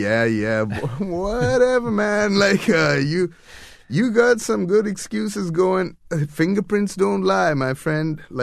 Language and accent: English; Pakistan; I don't know. I'm from Pakistan, man.